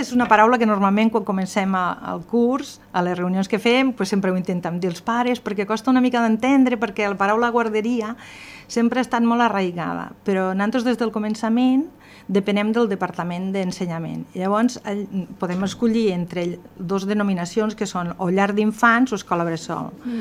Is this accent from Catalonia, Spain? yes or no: yes; Capçanes, Catalonia, Spain; jo sóc de Capçanes i llavors allà havíem d'anar a Falset i no hi havia els estudis d'educació infantil i s'havia d'anar a Reus